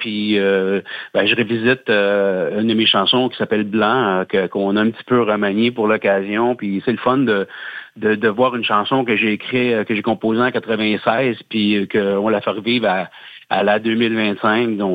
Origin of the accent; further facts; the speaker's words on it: Trois-Rivières, Quebec, Canada; on va avoir vendu 6000 billets en deux soirs chez nous, à Trois-Rivières